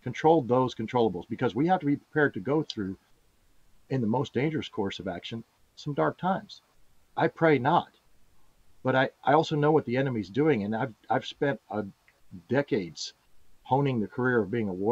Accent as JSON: {"language": "English", "region": "Tornado Alley", "country": "United States", "tie": "born or raised there", "said": "Where I grew up in Tornado Alley, if a town got squashed by a tornado, we went over and helped them."}